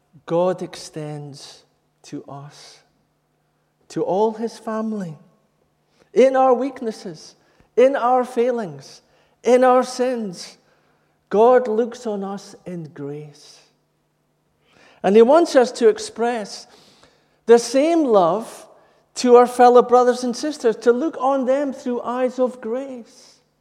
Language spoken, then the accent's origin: English; Scotland, United Kingdom; The church I was brought up in the Brethren and in the northeast of Scotland